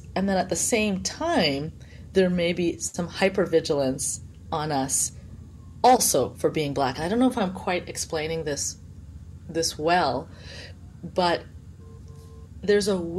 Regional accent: Montreal, Quebec, Canada; I grew up back east in Montreal where the Black community was much larger.

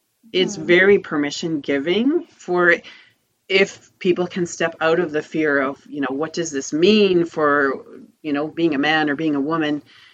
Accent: Bible Belt, United States; growing up in the Bible Belt as someone who's not domestic, I always felt inadequate

